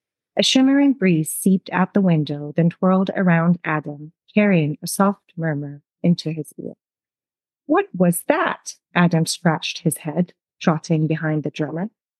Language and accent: English; United Arab Emirates; also born or lived in Syria / Russia; now in United States; Grew up in the United Arab Emirates. I'm originally from the North Caucasus, which is part of Russia. And I moved to the United States. I've been here a little over 15 years now.